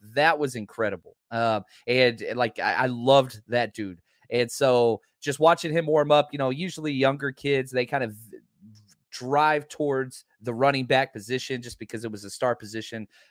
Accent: Dallas, Texas, United States; also born or lived in Oklahoma / Kansas City; You know, I grew up in Dallas and went to college in Oklahoma, which was a big regret as well. Then grad school in Kansas City. Then I went back down to Dallas and started my coaching career.

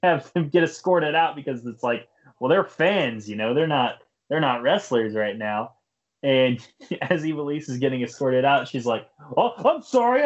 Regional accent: Oklahoma, United States; I can say that. I'm from Oklahoma.

